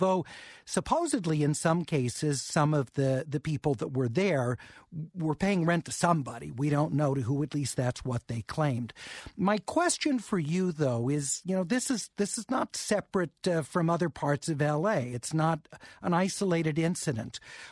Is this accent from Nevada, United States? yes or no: no; Hollywood, California, United States; You know, for myself, growing up in Hollywood, going to Hollywood High School in the mid-1970s, I spent a lot of time on Hollywood Boulevard.